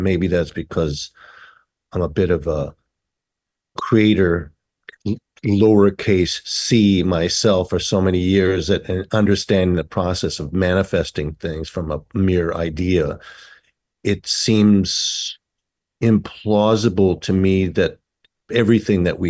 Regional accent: St. Louis Park, Minnesota, United States; Yeah, I grew up in St. Louis Park, Minnesota.

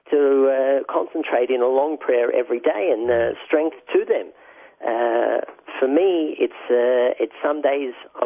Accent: Australia; And growing up in Australia, I have strong Chabad roots because I went to a Lubavitcher school there.

